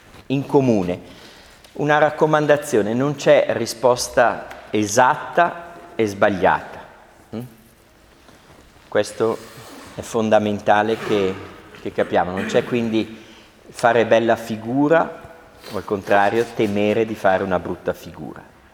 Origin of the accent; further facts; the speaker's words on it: Milan, Lombardy, Italy; born there; ma io che sono nato invece a Milano, in un condominio di 6 piani